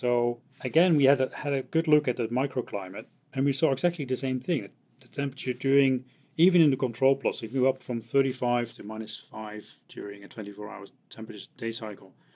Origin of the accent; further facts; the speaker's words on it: Netherlands; I'm from the Netherlands. I work in Amsterdam.